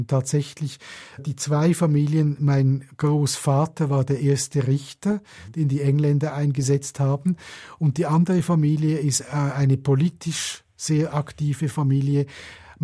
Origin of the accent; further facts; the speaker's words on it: Menziken, Aargau, Switzerland; born there; also born or lived in Trinidad and Tobago; geboren bin ich in der Schweiz, in einem kleinen Spital in Menziken. Aber ich habe die ersten 3 oder 3,5 Jahre mit meiner Mutter zusammen in Trinidad verbracht, mitten im Dschungel.